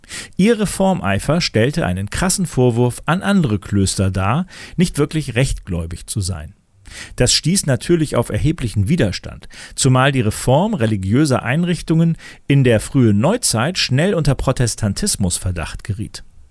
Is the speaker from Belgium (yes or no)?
yes; Belgium; Als Belgier weiß man, dass der englische Begriff French Fries eine glatte Lüge ist.